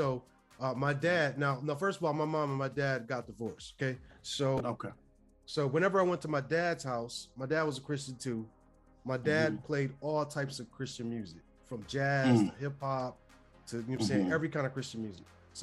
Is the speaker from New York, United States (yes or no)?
yes; Rochester, New York, United States; now in Nashville, United States; I'm originally from upstate New York, Rochester, New York, and I currently live in Nashville, Tennessee.